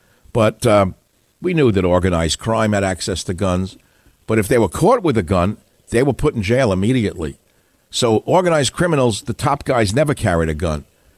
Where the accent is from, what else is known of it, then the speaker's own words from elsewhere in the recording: New York, United States; I grew up in New York, as I've told you before